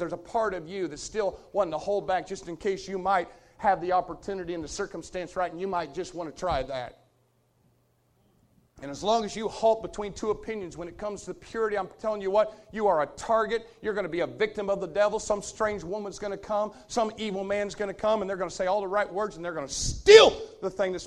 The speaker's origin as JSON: {"language": "English", "town": "Jacksonville", "region": "Florida", "country": "United States", "said": "You know, I'm from Jacksonville, and we're country."}